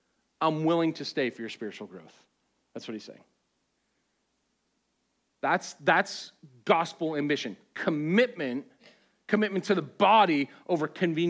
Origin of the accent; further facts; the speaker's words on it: Boston, Massachusetts, United States; I'm from Boston, okay? I don't know you. We need our space.